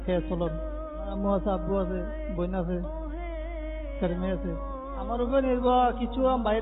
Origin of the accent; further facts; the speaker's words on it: Comilla, Chittagong Division, Bangladesh; আমাদের বাড়ি কুমিল্লা।